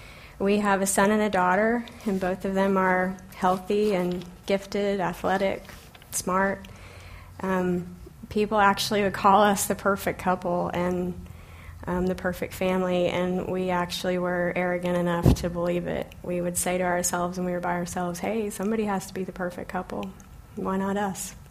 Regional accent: Oklahoma, United States; also born or lived in North Carolina / Boston; now in Dallas, United States; We grew up in Oklahoma, and we moved to North Carolina when we got married.

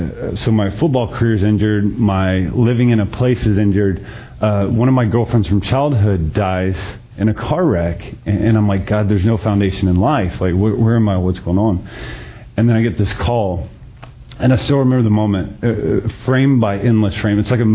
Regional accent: Dallas, Texas, United States; it was far from the Christian school that I was raised in here in Dallas. Worlds apart from this Dallas.

